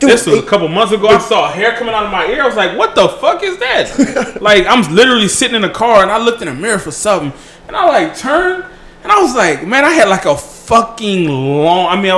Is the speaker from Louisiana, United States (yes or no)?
yes; Louisiana, United States; See, I'm from Louisiana.